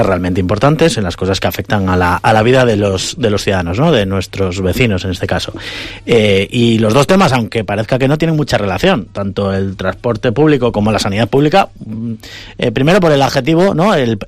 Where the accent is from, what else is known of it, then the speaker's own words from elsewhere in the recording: San Felices de Buelna, Cantabria, Spain; now in Villaescusa, Spain; Yo soy una persona que es de pueblo, soy de San Felices de Buelna, del Valle Buelna, en el Besaya, y he vivido las dos cosas, la falta de médicos y los problemas de transporte. Ahora vivo en Villaescusa, que es una localidad a 10 kilómetros de Santander